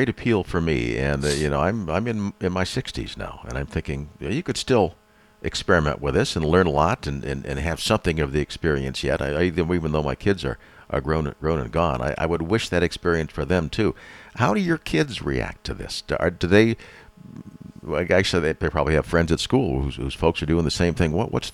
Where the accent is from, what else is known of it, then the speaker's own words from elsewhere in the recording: Duluth, Minnesota, United States; and I was raised in Duluth, but not on a farm. In fact, I've had no farm experience.